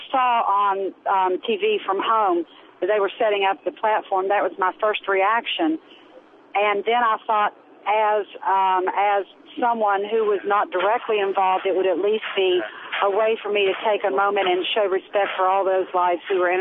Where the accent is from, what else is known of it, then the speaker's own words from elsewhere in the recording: Charleston, West Virginia, United States; Charleston, West Virginia.